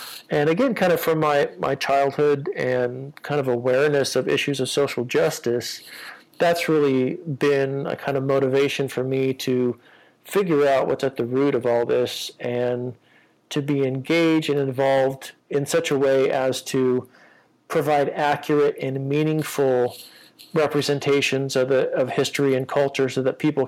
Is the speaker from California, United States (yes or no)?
yes; California, United States; also born or lived in Glasgow, United Kingdom; this was just kind of the consciousness that I grew up with in California.